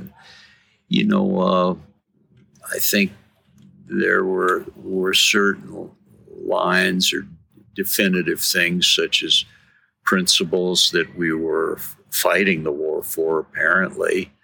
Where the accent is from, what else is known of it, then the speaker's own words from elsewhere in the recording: United States; I was just your average white kid growing up in America